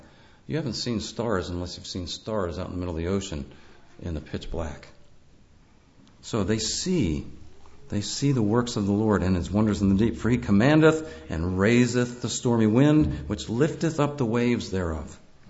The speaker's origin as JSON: {"language": "English", "region": "New York", "country": "United States", "tie": "born or raised there", "said": "I grew up in New York State. I was born in 1954. Grew up in New York State in a nice rural town in the Hudson Valley."}